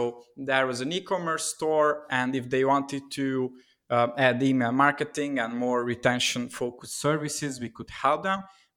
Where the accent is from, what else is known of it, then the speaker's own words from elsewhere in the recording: Budapest, Hungary; English is a second language; So I'm originally from Hungary, Budapest. And during COVID times, I'm here at my home city.